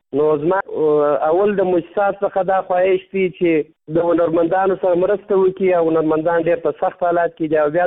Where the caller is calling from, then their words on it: Kandahar, Afghanistan; زه د کندهار ولایت څخه استاد سره په تماس کې یم.